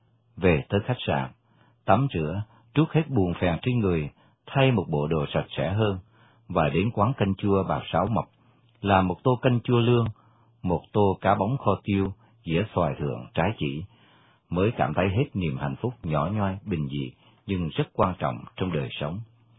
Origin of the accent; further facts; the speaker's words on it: Saigon, Ho Chi Minh City, Vietnam; also born or lived in Northern Vietnam; Tôi sinh ra ở miền Bắc, di cư vào Nam năm 12 tuổi sau Hiệp định Geneva. Ăn học và lớn lên ở Sài Gòn.